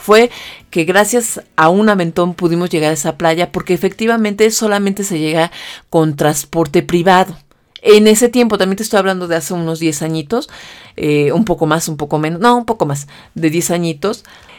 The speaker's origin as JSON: {"language": "Spanish", "region": "Mexico City", "country": "Mexico", "said": "Yo soy de la Ciudad de México."}